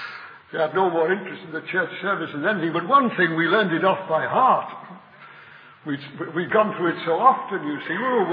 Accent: Liverpool, North West England, United Kingdom; in my hometown of Liverpool.

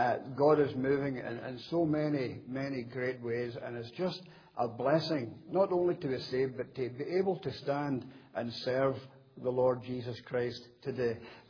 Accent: Dumbarton, Scotland, United Kingdom; I was born in Scotland, a wee place called Loch Lomond, just about 10 minutes from Loch Lomond, a place called Dumbarton. And I was born and brought up into a Roman Catholic family over there.

